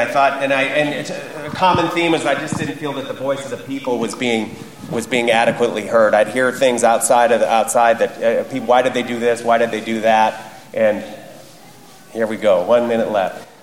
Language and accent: English; Montana, United States; I'm born and raised in Montana. Lived here all my life.